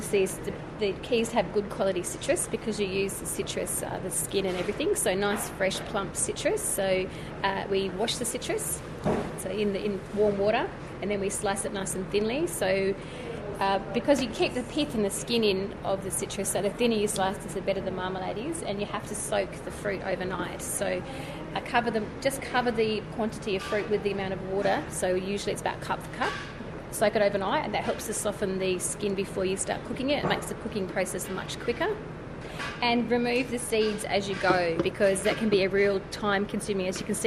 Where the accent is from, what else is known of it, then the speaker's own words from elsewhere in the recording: Alice Springs, Northern Territory, Australia; I'm from Alice Springs